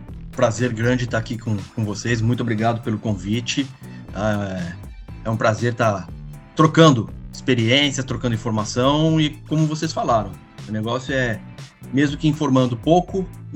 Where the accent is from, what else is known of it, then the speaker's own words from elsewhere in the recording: São Paulo, Brazil; Eu sou da cidade de São Paulo